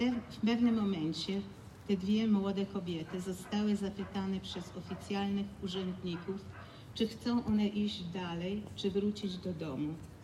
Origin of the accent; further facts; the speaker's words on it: Nowy Sącz, Lesser Poland, Poland; first language Polish; moved away; also born or lived in Israel / United States; Prawie całe moje życie mieszkałam w Izraelu i Stanach Zjednoczonych, ale zawsze na pytanie, skąd pochodzę, dumnie odpowiadałam, że pochodzę z Polski, z Nowego Sącza. Język polski jest jedynym, w którym mówię bez obcego akcentu.